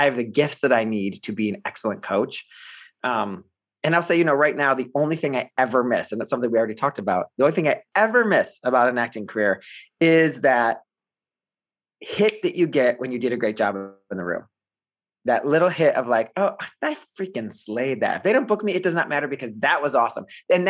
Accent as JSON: {"language": "English", "region": "Ohio", "country": "United States", "tie": "born or raised there", "accent": "Midwest", "said": "I don't want to paint the picture that we were, you know, my mother was struggling to get by. And there were the two of us. My dad lived in Philadelphia and we lived in Ohio."}